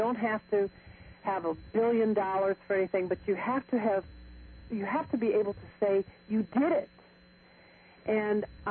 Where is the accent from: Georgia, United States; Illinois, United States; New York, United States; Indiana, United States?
Indiana, United States; La Porte; And I grew up in La Porte, Indiana, and South Bend is where Notre Dame is.